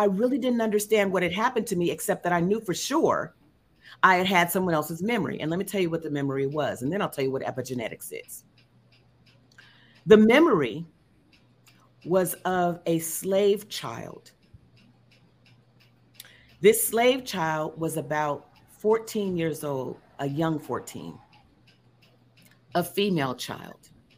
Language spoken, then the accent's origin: English; Oakland, California, United States; Now, I'm a city slicker girl. I come from Oakland, California, the Bay Area.